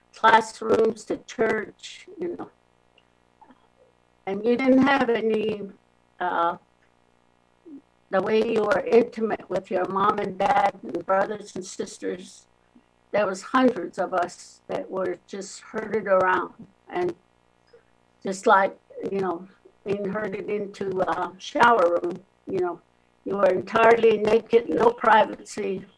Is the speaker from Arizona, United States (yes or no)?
yes; Gray Mountain, Arizona, United States; born there; I was born in Gray Mountain, Arizona, on the Navajo Reservation. It's north of Flagstaff, and very remote area. My parents were sheep herders.